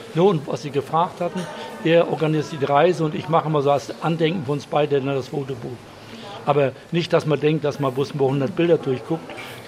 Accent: Chemnitz, Saxony, Germany; ich komme aus Chemnitz und bin auch schon etliche Jahre Rentner.

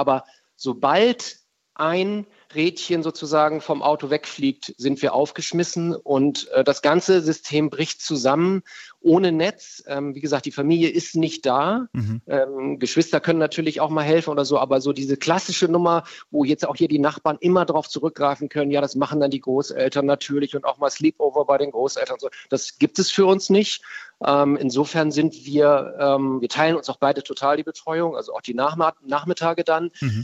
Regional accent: Bremen, Germany; also born or lived in Hamburg; Wir sind vor ein paar Jahren nach Bremen gezogen, von Hamburg in meine alte Heimat

